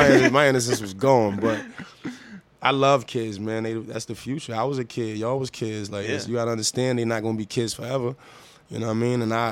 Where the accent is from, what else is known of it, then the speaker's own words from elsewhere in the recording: Hollywood, California, United States; Oh, yeah. I'm from Hollywood, man.